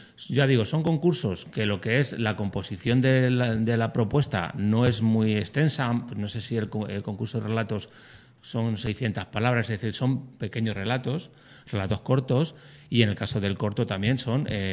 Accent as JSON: {"language": "Spanish", "town": "Leganés", "region": "Community of Madrid", "country": "Spain", "said": "y yo soy de Zaza Quemada, pues yo me iba a Leganés"}